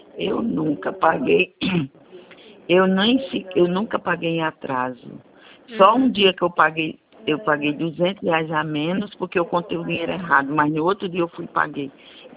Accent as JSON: {"language": "Portuguese", "town": "Santa Cruz do Capibaribe", "region": "Pernambuco", "country": "Brazil", "tie": "born there", "said": "Isso, Santa Cruz do Capibaribe."}